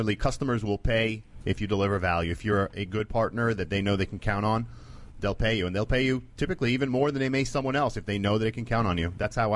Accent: Israel; At the time that I grew up in Israel

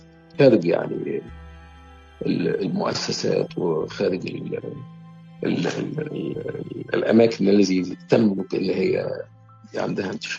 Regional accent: Cairo, Cairo Governorate, Egypt; also born or lived in Giza; أنا ولدت في القاهرة يعني أو في القاهرة الكبرى، بمعنى القاهرة الكبرى في حي اسمه الدقي في الجيزة، بس هو يتبع القاهرة الكبرى. وكانت طفولتي موزعة بين بيت جدتي لأمي والدة أمي في حي

